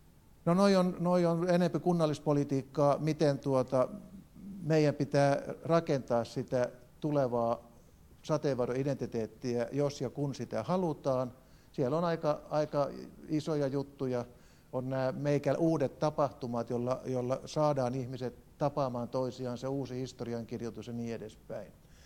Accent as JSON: {"language": "Finnish", "town": "Tampere", "region": "Pirkanmaa", "country": "Finland", "said": "mä asun Pispalassa, mä oon pispalalainen, mutta tamperelaiseksi mua ei ole hyväksytty, koska tamperelaiset väittää, että mä oon turkulainen, vaikka mä olekaan turkulainen."}